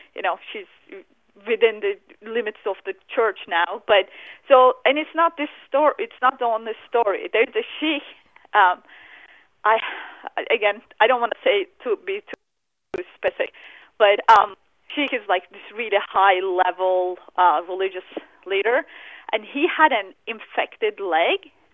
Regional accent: Turkey; English is a second language; moved away; And I grew up in Turkey. It's very secular, moderate. It's changed a lot since I've moved to the West.

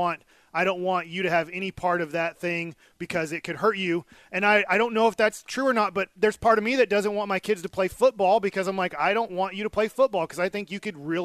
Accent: Duncanville, Texas, United States; call out my friends that I grew up with in Duncanville.

